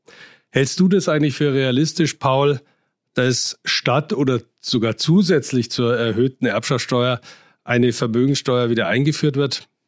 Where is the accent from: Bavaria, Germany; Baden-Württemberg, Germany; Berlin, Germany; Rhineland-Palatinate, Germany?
Bavaria, Germany; Als waschechter Bayer